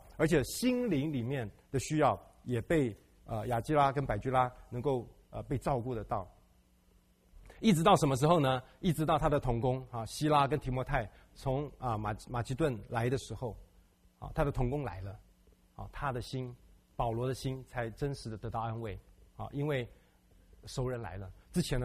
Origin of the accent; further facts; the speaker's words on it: China; 我们中国人，什么传子不传女